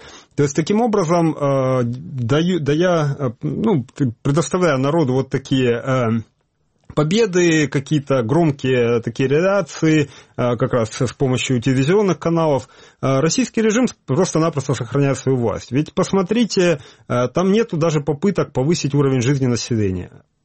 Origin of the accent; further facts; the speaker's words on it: Donetsk, Donetsk Oblast, Ukraine; Я сам из Донецка, и весной 2014-го как раз выходил на эти митинги проукраинские